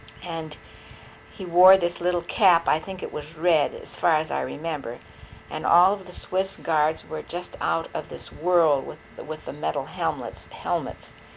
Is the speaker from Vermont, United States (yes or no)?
no; Kentucky, United States; I told him I was from the United States of America and from Kentucky, and he knew where Kentucky was